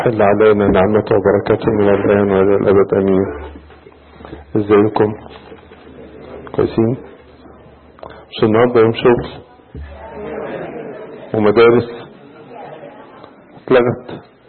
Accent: Egypt; مدينة كبيرة زي مدينة اسكندرية كده عندنا في مصر

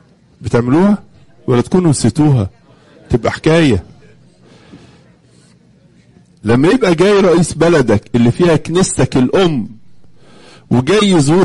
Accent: Egypt; إن أنا أولا مواطن مصري، مش كده برضو؟ أنا أنتمي لبلدي

